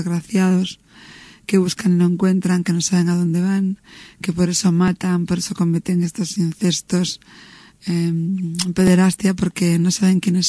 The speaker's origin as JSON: {"language": "Spanish", "country": "Spain", "said": "Eso lo interpretamos porque somos españoles."}